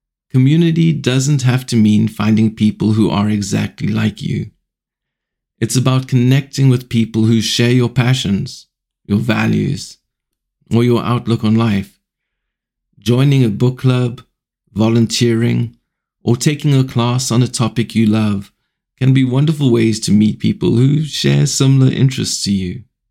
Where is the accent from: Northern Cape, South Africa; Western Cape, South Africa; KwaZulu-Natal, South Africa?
Western Cape, South Africa; Cape Town; I grew up in Cape Town, South Africa